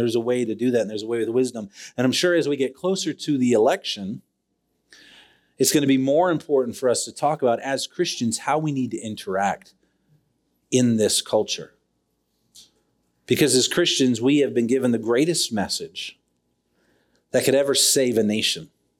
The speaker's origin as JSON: {"language": "English", "region": "Hawaii", "country": "United States", "tie": "born or raised there", "also_born_or_lived": "Virginia Beach / North Carolina", "lives_now": "Utah, United States", "said": "I grew up in Hawaii. I have no idea what I'm doing in the mountains."}